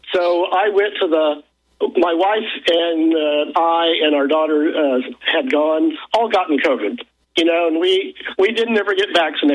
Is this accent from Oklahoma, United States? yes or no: yes; Tulsa, Oklahoma, United States; I'm from Tulsa, Oklahoma.